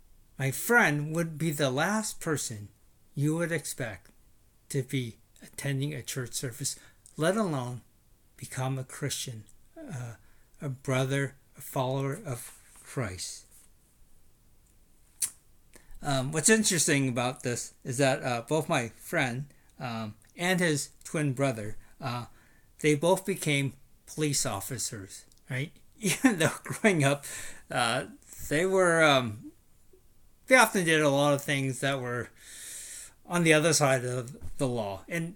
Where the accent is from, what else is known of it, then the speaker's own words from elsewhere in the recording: Sacramento, California, United States; growing up, when I was a youngster, growing up in Sacramento, one of my best friends, was an individual